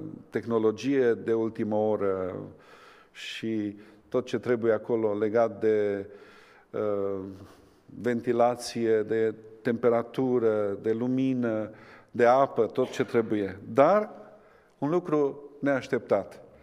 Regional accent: Hida, Sălaj County, Romania; also born or lived in Surduc; Eu sunt din județul Sălaj, m-am născut la Surduc, am crescut la Hida.

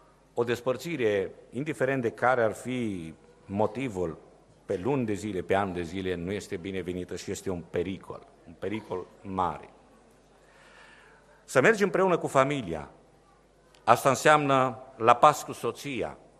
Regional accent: Romania; în zona de unde vin din România

